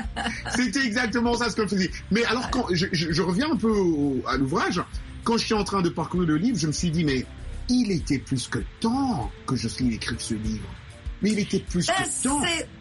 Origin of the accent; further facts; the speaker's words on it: Kinshasa, DR Congo; Moi, je suis originaire du Congo. J'étais à Kinshasa.